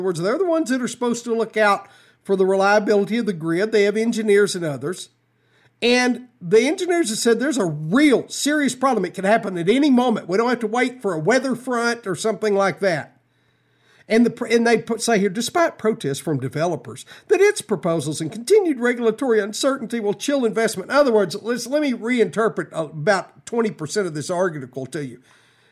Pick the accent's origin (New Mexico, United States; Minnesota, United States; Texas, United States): Texas, United States; One of the great quandaries as a Texan is the fact that everybody, we're the big oil state